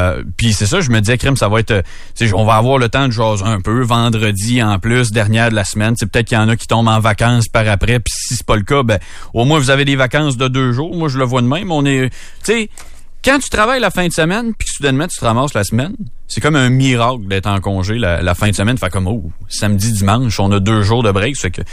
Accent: Quebec, Canada; je suis originaire de la Mauricie, puis pas pour rien que je m'en retourne dans mon coin non plus. Puis quand j'ai étudié au Saguenay

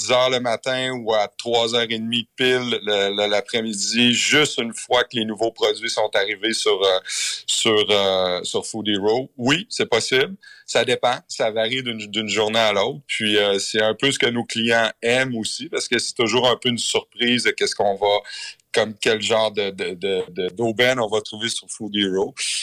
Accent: Quebec, Canada; On est québécois

